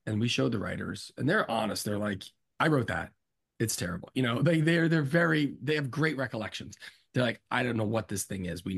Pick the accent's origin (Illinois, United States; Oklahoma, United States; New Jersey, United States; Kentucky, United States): New Jersey, United States; I didn't hear about that till much later where I grew up in New Jersey.